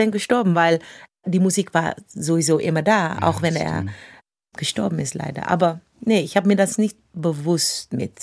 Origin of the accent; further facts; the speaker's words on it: Amsterdam, North Holland, Netherlands; German is a second language; Ich bin aufgewachsen in Amsterdam Südost. Und das ist ein Teil von Amsterdam, das eigentlich sehr, sehr, sehr, sehr, sehr multikulturell ist.